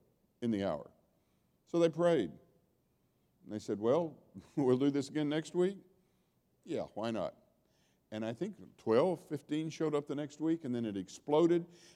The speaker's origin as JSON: {"language": "English", "region": "the South", "country": "United States", "said": "yes, of course, you know, you think that, but I'm from the South, and I know it's a virtue."}